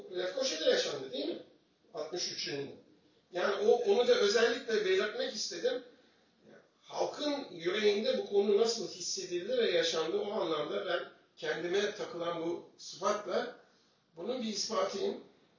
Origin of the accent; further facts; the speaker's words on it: Fatih, Istanbul, Turkey; born there; ben Fatih doğumluyum. Fatih İstanbul doğumluyum. 58.